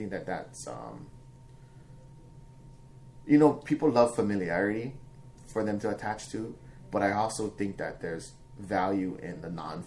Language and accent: English; Hawaii, United States; wait, I'm Hawaiian. I'm in this space.